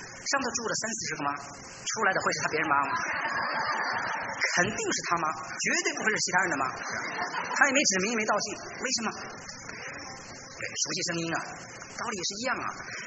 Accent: Beijing, China; 也说我们从北京来的部队大院子弟。那我是从这个中资机关和部队大院住过。

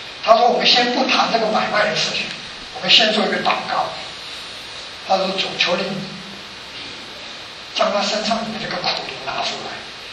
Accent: Taiwan; 我想我们在座如果说从台湾来的

